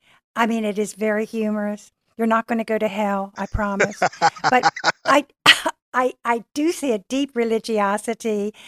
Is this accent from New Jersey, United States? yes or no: yes; Trenton, New Jersey, United States; I'm from Trenton.